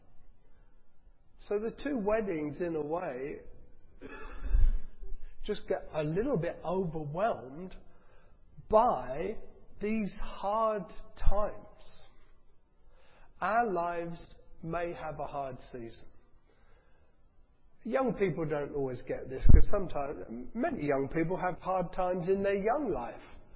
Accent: United Kingdom; And there's something in us as British people, I know not everyone's going to be British, which is good, I'm glad.

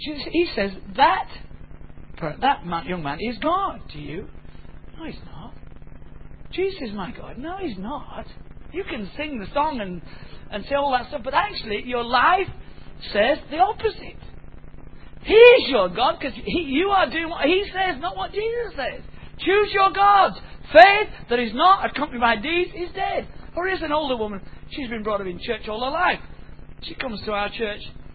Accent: North West England, United Kingdom; I remember walking once from my hometown just across the border in the Yorkshire.

